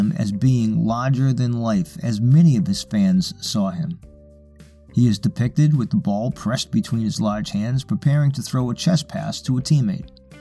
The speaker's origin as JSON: {"language": "English", "town": "Boston", "region": "Massachusetts", "country": "United States", "tie": "born or raised there", "said": "I grew up in Boston and have lived in the area my whole life."}